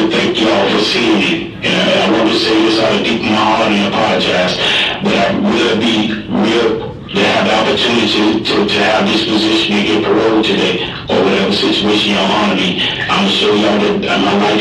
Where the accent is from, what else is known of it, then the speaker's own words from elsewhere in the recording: Virginia, United States; now in Arizona, United States; I was coming from California, coming home to visit my people. This was in October. So I was trying to get back home to Virginia for the holidays and just ran out of money coming through here.